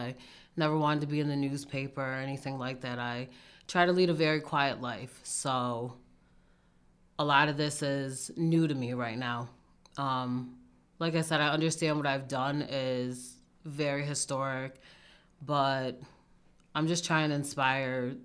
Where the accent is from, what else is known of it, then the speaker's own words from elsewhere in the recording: Pittsfield, Massachusetts, United States; I grew up in the Wilson Projects over off of Wakona Street.